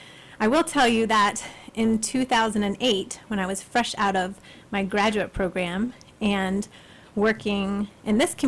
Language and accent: English; Atlanta, Georgia, United States; You know, I grew up in Atlanta. And for those that know Atlanta, Little Five Points, Candler Park.